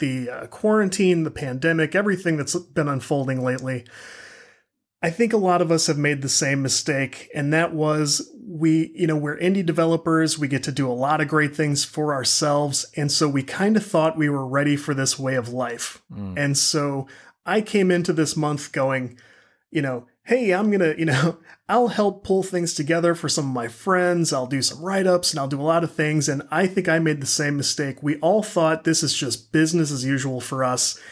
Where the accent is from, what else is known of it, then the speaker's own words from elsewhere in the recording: St. Louis, Missouri, United States; So as we discussed, I'm from the St. Louis area.